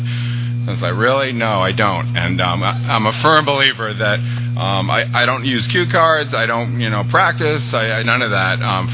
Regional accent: Massachusetts, United States; But so I grew up outside of Boston

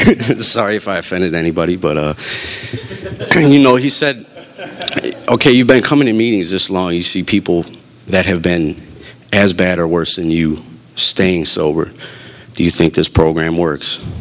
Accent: Chicago, Illinois, United States; being a Chicagoan, Northsider, Cubs fan, you know.

